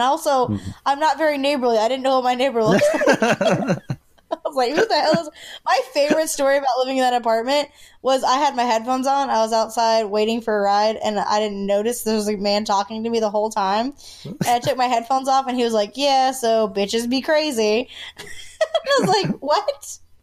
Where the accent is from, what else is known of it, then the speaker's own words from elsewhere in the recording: Sumter, South Carolina, United States; No, that's in Sumter. That's in my hometown, which I don't want to say because I feel like it's a front for another property.